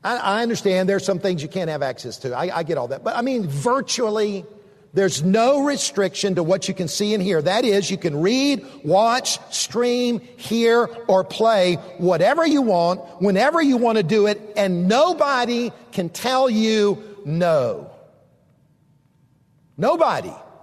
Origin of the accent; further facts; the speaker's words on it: the South, United States; I grew up in the South. We learn how to treat people better than that.